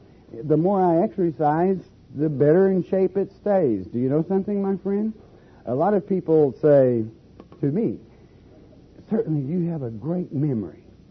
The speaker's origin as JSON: {"language": "English", "town": "Warwick", "region": "Oklahoma", "country": "United States", "tie": "born or raised there", "said": "I was born and raised over in Warwick, Oklahoma, sometimes if we had back in the Depression"}